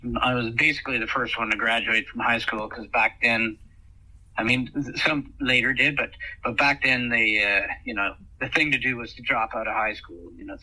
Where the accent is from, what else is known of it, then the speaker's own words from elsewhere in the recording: Ontario, Canada; So I grew up in the Ottawa Valley, about 100 miles north of Ottawa, up in the sticks.